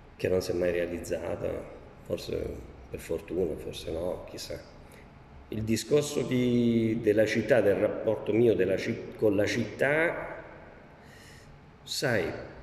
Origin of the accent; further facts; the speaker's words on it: Reggio Calabria, Calabria, Italy; born there; io sono nato a Reggio Calabria, di famiglia siciliana catanese.